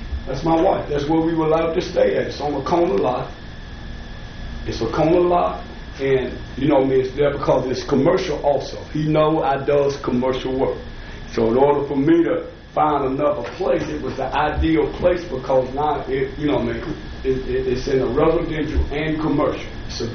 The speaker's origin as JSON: {"language": "English", "town": "Baxley", "region": "Georgia", "country": "United States", "said": "I've been working for the city, and I'm from Baxley, Georgia."}